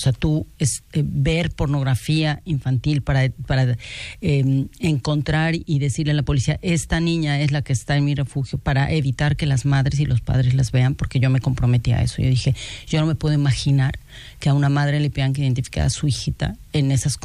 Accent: Mexico; soy la llorona mexicana, tu llorona clásica mexicana

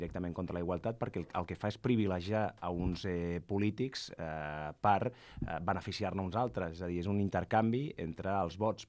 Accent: Catalonia, Spain; consideren que els catalans que no som nacionalistes som menys catalans

